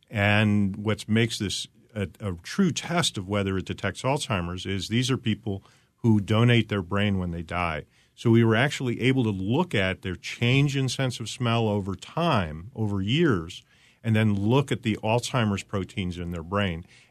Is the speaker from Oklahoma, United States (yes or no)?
no; Cincinnati, Ohio, United States; now in Lexington, United States; I'm originally from Cincinnati, so it wasn't a far cry.